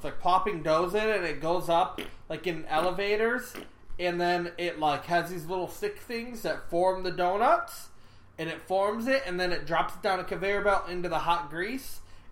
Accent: Michigan, United States; And then another memory, having more of a childhood memory, is I grew up in Michigan, and so you had all the orchards and stuff.

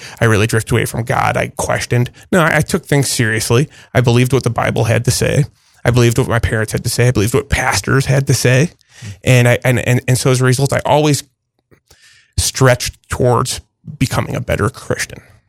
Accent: Bloomington, Illinois, United States; also born or lived in Rockford; I'm a lifelong Bloomingtonian. I was born in Rockford, not too far away, but my family headed south. We didn't get very far. We just got about 2 hours south, and I've lived here my whole life.

